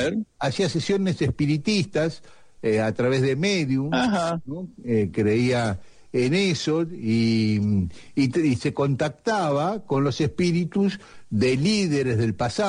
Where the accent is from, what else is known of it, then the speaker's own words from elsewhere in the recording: Buenos Aires, Argentina; born there; now in Lanús, Argentina; No, nací en Capital, viví hasta...